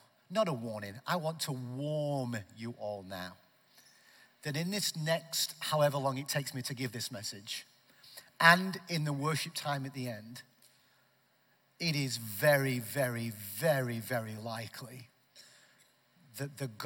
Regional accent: Preston, North West England, United Kingdom; now in Arizona, United States; Me, my family of six arrived here from the northwest of England. Okay, near Manchester, Liverpool, that area, a city called Preston, and that was, we have been in Arizona since 2015.

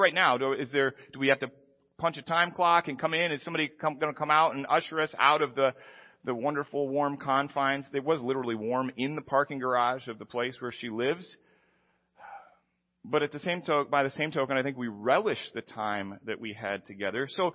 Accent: Fort Wayne, Indiana, United States; I grew up in Fort Wayne. I didn't speak French in Fort Wayne.

